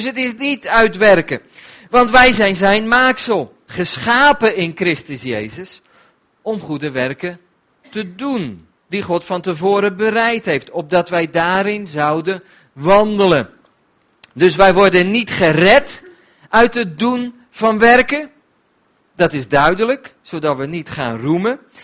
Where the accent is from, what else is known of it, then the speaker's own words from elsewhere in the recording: Netherlands; Weet je, als Nederlanders zijn wij heel erg taakgericht.